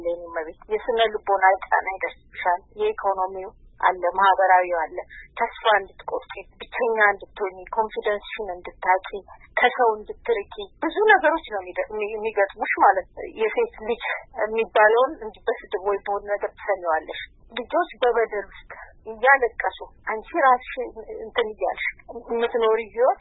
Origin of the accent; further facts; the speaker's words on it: Oromia, Ethiopia; also born or lived in Ambo; የተወለድኩት ከአምቦ 35 ኪሎ ሜትር ርቃ በምትገኘው ቶኪዮ ሬንሳ የምትባል መንደር ነው። የገጠር መንደር ነች እና እዛ ከአንደኛ እስከ ስድስተኛ ተማርኩ። ከስድስተኛ ክፍል በኋላ ደግሞ ወደ አምቦ መጥቼ ቤት ተከራይተን